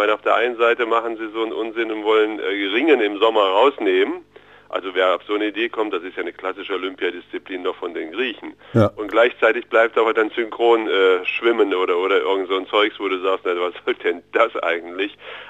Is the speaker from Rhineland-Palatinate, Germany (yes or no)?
no; Thuringia, Germany; Ich glaube, wir als Thüringer allein schaffen das nicht mehr.